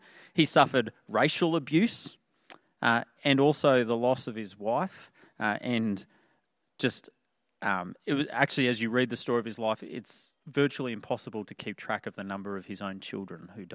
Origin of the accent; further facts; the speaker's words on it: Toowoomba, Queensland, Australia; I remember growing up in Toowoomba